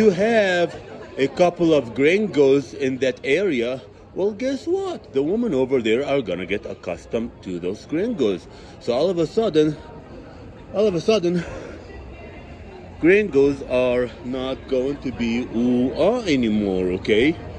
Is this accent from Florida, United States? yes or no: yes; Florida, United States; So, I'm from Florida. We have all this stuff in Florida, so it ain't all that for me.